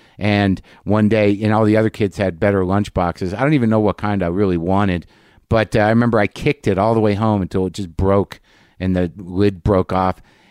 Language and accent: English; Albuquerque, New Mexico, United States; born or raised there; also born or lived in New Jersey / Alaska